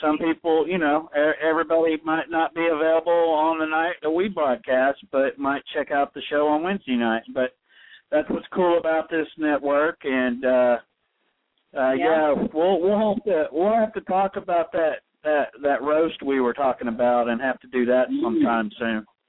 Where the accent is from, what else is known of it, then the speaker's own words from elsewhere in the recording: Ohio, United States; and from my home state where I'm from originally. So it'd be cool to talk to some fellow Buckeyes.